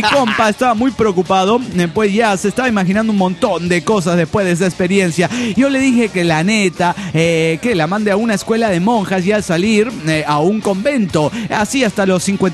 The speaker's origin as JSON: {"language": "Spanish", "region": "Mexico City", "country": "Mexico", "said": "mexicano."}